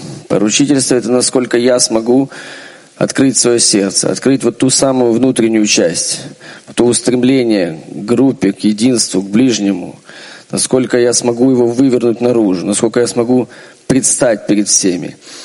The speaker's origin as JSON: {"language": "Russian", "town": "Odesa", "region": "Odesa Oblast", "country": "Ukraine", "said": "из Одессы."}